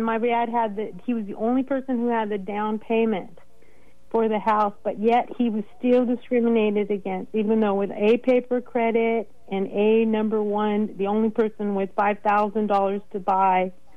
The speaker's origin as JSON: {"language": "English", "town": "Napa", "region": "California", "country": "United States", "tie": "born or raised there", "said": "We were from Fairfield. I grew up in Napa."}